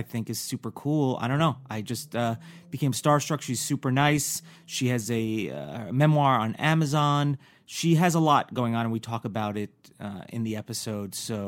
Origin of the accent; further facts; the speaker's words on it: New York, United States; I'm also from New York, and I remember growing up